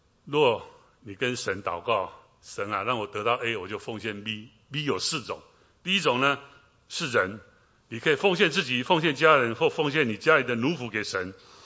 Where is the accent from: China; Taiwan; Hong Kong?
Taiwan; Wuqi, Taichung; 因为我们家住海边啊，梧栖台中港。